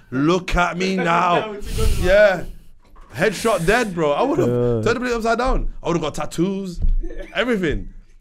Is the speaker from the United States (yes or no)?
no; United Kingdom; This is why I love being British, you know.